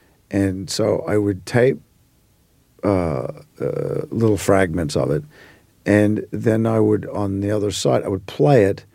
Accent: Australia; moved away as an adult; No, this is pretty much my normal accent now. Yeah, after 22 years at first I had to consciously do it just to get work. Because when I first came here 20-something years ago, Australians were not in vogue.

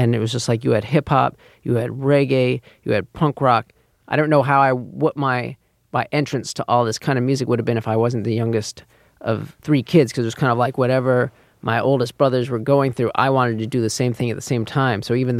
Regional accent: Manhattan, New York, United States; especially since we grew up here in Manhattan

